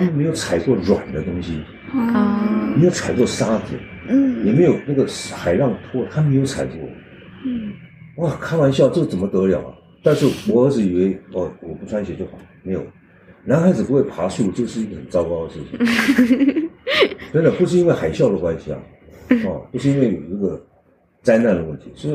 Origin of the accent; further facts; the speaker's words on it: New Taipei, Taiwan; 我是在乡下长大的，在台北县乡下的。